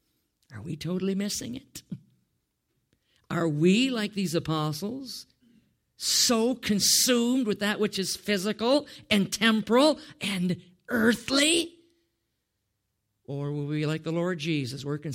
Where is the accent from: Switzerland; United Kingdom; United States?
United States; Wisconsin; I grew up in Wisconsin.